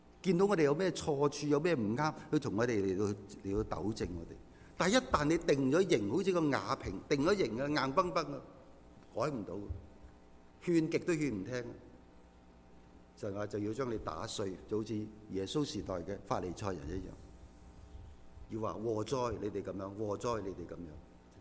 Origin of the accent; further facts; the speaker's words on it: China; 我中国人好中意瓦煲啊、瓦撑啊